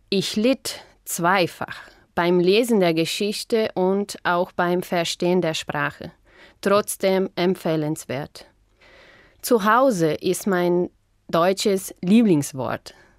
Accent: Imigrante, Rio Grande do Sul, Brazil; Ich komme aus Imigrante, eine Kleinstadt, die im Süden von Brasilien liegt. Meine Vorfahren kommen aus Osnabrück und sie sind im Jahr 1880 nach Brasilien ausgewandert.

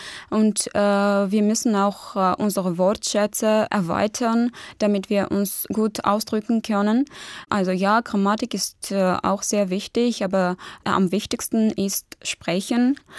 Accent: Yerevan, Armenia; German is a second language; ich komme aus Armenien, genau gesagt aus dem Hauptstadt Jerewan. Ich bin am 23. Dezember 1995 geboren.

